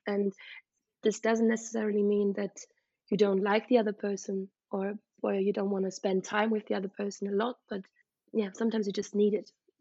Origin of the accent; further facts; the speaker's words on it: Vienna, Austria; it was in my hometown in Vienna